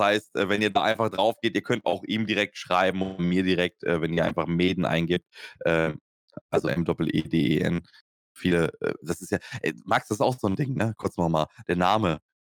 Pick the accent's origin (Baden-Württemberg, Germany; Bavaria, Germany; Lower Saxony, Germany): Lower Saxony, Germany; ich komme ja aus Niedersachsen